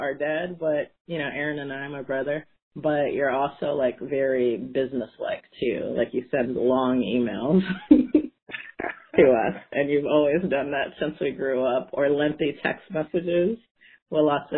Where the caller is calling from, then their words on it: Brooklyn, New York, United States; I'm calling from Brooklyn, my apartment.